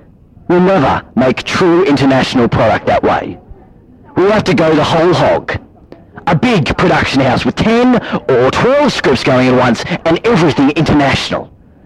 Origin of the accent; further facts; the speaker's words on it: Melbourne, Victoria, Australia; Oh, I'm from Australia, Melbourne, Australia, and I'm 22